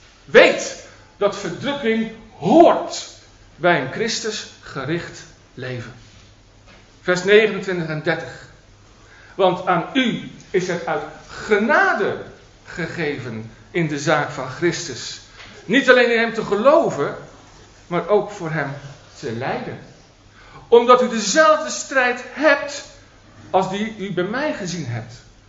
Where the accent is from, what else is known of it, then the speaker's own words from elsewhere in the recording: Rotterdam, South Holland, Netherlands; born there; zoals ze in Rotterdam, waar ik geboren ben, zeggen.